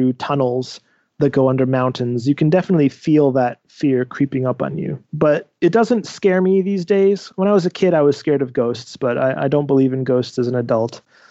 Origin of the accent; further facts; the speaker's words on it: Pennsylvania, United States; I grew up outside of Philadelphia. So we had Camden, we had Philly